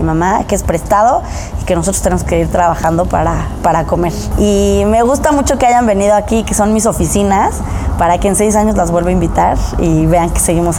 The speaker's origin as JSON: {"language": "Spanish", "region": "Mexico City", "country": "Mexico", "said": "Y yo que soy chilanga, pues lo veo, aquí está imposible salirte de casa de tus papás"}